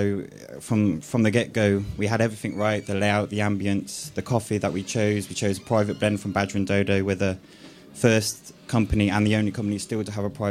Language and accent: English; Oxford, South East England, United Kingdom; now in Dingle, Ireland; No, originally from Oxford, clearly from my lovely Kerry accent.